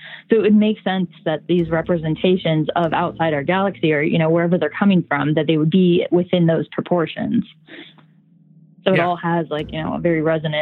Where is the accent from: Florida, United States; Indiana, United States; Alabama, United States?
Indiana, United States; I am from Indiana originally, so I grew up around crop fields and cornfields my whole life.